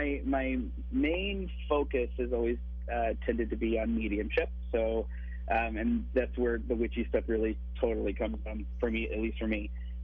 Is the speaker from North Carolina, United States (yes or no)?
no; Ohio, United States; So I grew up in Brown County, Ohio. Which is kind of, it's like the northernmost tip of Appalachia, is kind of what we think of.